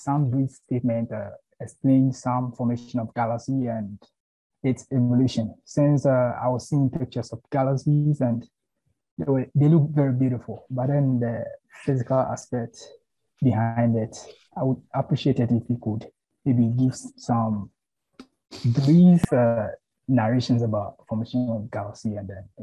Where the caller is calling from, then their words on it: Ghana; I'm joining from Ghana.